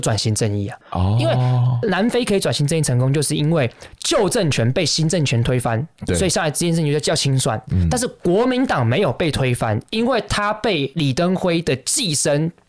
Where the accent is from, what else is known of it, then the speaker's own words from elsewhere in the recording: Taiwan; 就是我们台湾人到底有没有这个意志不接受中国统治的